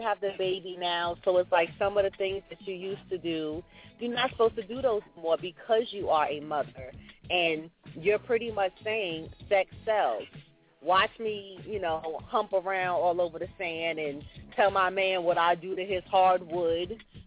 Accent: Long Island, New York, United States; Oh, where I'm from. I'm from Long Island, where we got the most snow.

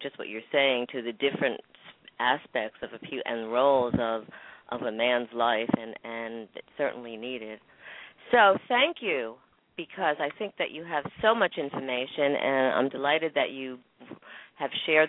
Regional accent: New York, United States; accent: New York; And I'm originally from New York, too, so my New York accent shows, huh?

